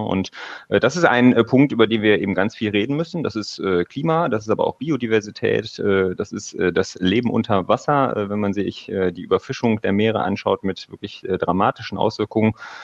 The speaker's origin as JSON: {"language": "German", "region": "North Rhine-Westphalia", "country": "Germany", "said": "ich komme aus der Nähe von Köln"}